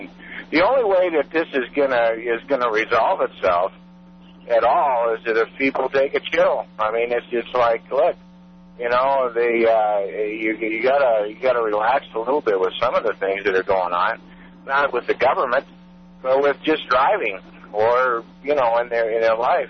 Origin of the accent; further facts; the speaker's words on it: Wyoming, United States; I grew up in Wyoming.